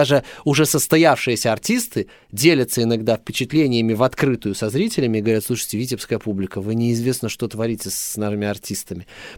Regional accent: Belarus; Но, конечно же, как белорус, я болею за белорусов, и я никогда этого не скрывал.

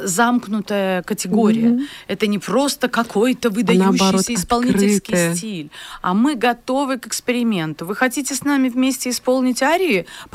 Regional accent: Belarus; я здесь живу всю свою сознательную жизнь. Уже действительно я могу говорить о том, что я белоруска русского происхождения.

